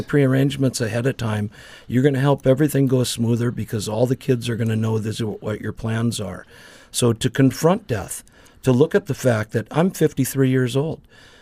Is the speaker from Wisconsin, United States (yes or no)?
no; Crookston, Minnesota, United States; my hometown of Crookston, Minnesota